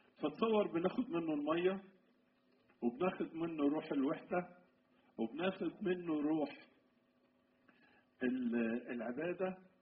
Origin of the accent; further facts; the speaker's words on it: Egypt; وبقت حياتنا كمصريين حياة متميزة في وسط العالم كله